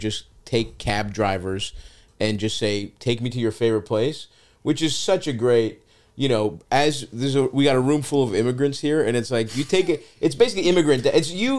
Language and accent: English; Maryland, United States; we're from Maryland. Silver Spring, Maryland is what I think